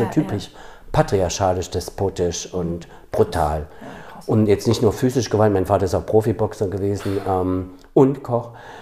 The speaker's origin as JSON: {"language": "German", "region": "Thuringia", "country": "Germany", "tie": "born there", "said": "ich bin in Thüringen geboren, in den 70ern in der DDR."}